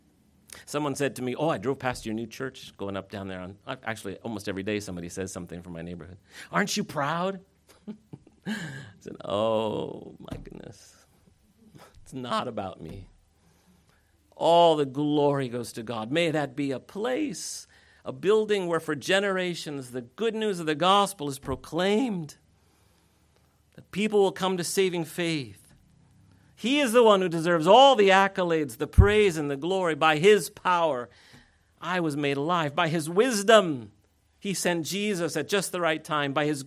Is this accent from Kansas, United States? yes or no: no; Iowa City, Iowa, United States; I grew up in Iowa City, where the University of Iowa is. I sold popcorn at all the football games and basketball games through junior high.